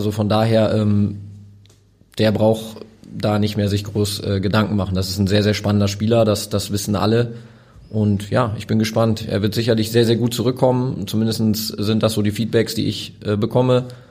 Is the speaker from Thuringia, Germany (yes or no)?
no; Osnabrück, Lower Saxony, Germany; born there; ich bin in Osnabrück geboren, das ist für mich noch Heimat